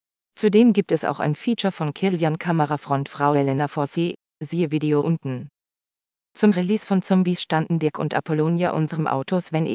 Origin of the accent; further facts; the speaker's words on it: Hamburg, Germany; born there; ich bin in Hamburg geboren